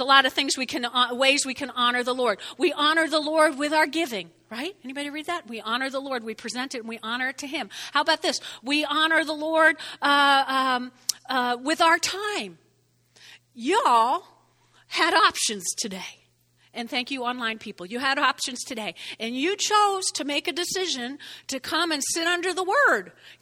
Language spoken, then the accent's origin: English; New Jersey, United States; I know. I'm from Jersey. We do that.